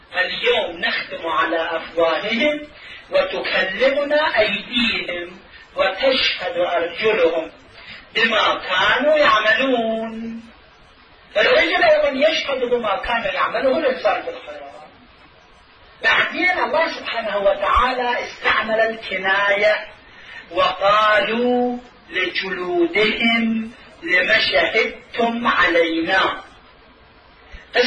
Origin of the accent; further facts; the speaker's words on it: Karbala, Karbala Governorate, Iraq; كان عندنا في كربلاء